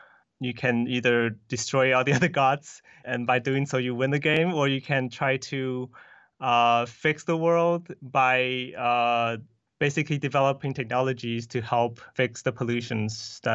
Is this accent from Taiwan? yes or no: yes; Taiwan; And I grew up in Taiwan, so I'm, you know, versed in the stories.